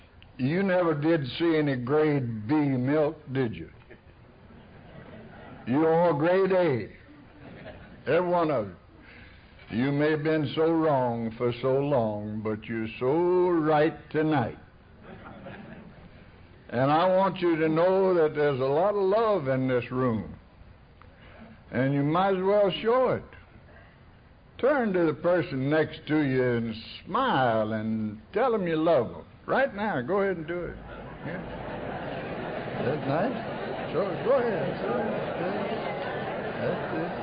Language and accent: English; Arkansas, United States; I came from Arkansas by request. And I was poor. I was raised during the Depression